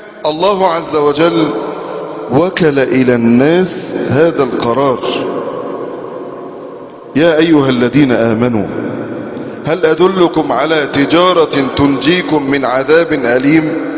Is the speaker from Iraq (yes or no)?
no; Egypt; نصر أكتوبر 10 من رمضان شرف لنا كمصريين